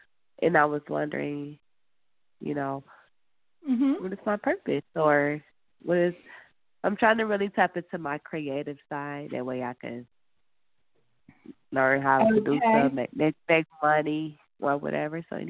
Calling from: Michigan, United States; I'm calling from Michigan.

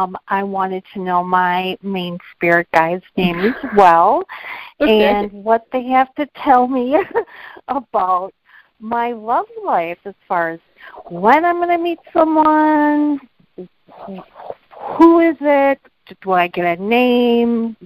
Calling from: Wisconsin, United States; I'm calling from Wisconsin tonight.

